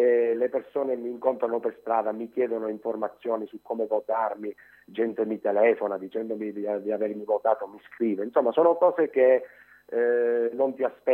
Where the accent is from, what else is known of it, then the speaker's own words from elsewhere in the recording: Acri, Calabria, Italy; Sono calabrese, Acri in Calabria, quindi sono fiero di essere calabrese come tutti i calabresi.